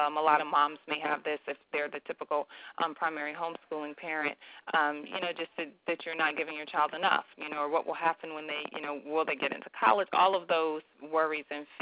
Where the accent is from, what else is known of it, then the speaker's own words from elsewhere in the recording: Albany, New York, United States; from Albany, New York.